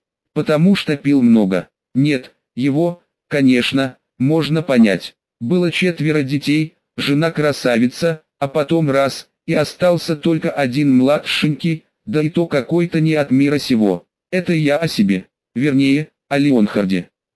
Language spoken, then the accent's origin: Russian; Moscow, Russia; Вообще-то я москвич. Нет, родился я в южном городе еще во времена Союза, отец там служил. А вот школу закончил уже в Москве.